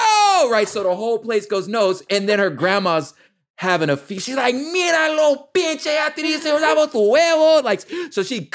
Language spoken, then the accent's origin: English; Los Angeles, California, United States; I'm from Los Angeles. I grew up in a Mexican neighborhood.